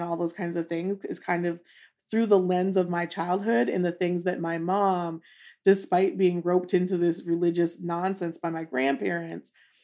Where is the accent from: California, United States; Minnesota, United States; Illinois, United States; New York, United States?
Minnesota, United States; Duluth; born there; now in Jackson, United States; Hi, I am a reproductive justice activist in Jackson, Mississippi, and I was born in Duluth, Minnesota. I was raised in a very religious household.